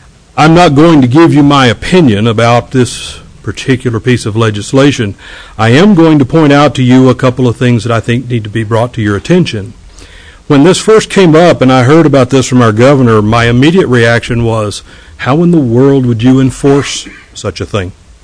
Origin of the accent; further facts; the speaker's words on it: Carlsbad, New Mexico, United States; born there; I was born in Carlsbad, New Mexico, more years ago than I care to tell you, and I've lived here most of my life.